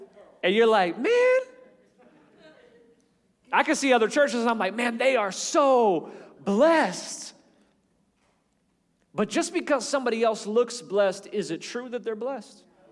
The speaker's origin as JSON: {"language": "English", "country": "United States", "tie": "born or raised there", "said": "it's almost an expectation that I should be blessed because I grew up in America."}